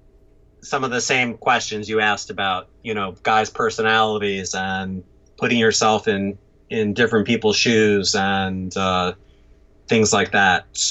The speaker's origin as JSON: {"language": "English", "town": "New York City", "region": "New York", "country": "United States", "lives_now": "Los Angeles, United States", "said": "even though I've lived in LA now for the last several years, you know, I'm still a New Yorker at heart."}